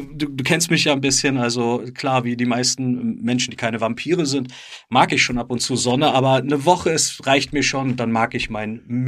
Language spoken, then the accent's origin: German; Berlin, Germany; Es ist eine große Ehre in dem Zuge, als Berliner nochmal genannt zu werden. Man muss ja mittlerweile Ex-Berliner sagen, so weh es irgendwo auch tut.